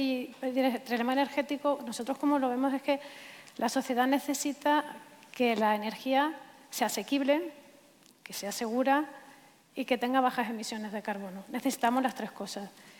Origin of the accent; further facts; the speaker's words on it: Valencian Community, Spain; Yo soy valenciana, estudié en la Universidad Politécnica de Valencia, terminé en ingeniería industrial